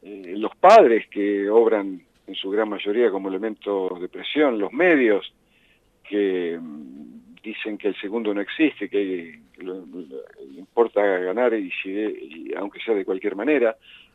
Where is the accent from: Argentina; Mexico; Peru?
Argentina; Yo estoy acostumbrado a ser argentino porque hace 68 años que soy argentino